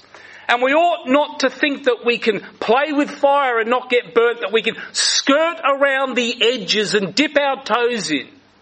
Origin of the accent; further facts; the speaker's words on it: Adelaide, South Australia, Australia; I remember being told many years ago the story of a young earnest Christian in Adelaide. I'm from Adelaide.